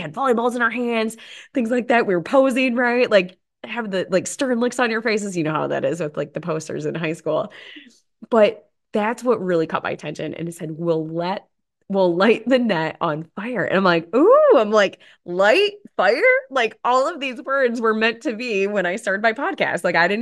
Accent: Potosi, Wisconsin, United States; So first and foremost, again, I had that drop off in Potosi, Wisconsin for my hometown.

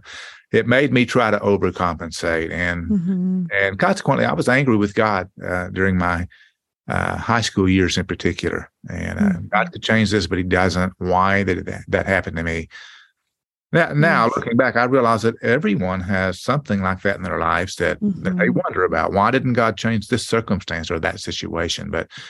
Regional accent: Oklahoma, United States; I was raised in Oklahoma, in rural Oklahoma.

